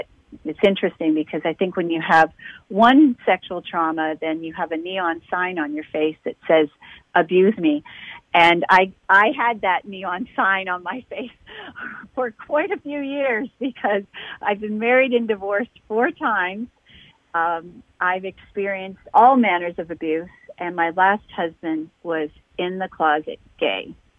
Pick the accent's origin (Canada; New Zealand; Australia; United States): Canada; Toronto, Ontario; born there; Well, I was born in Toronto, Ontario. I'm Canadian.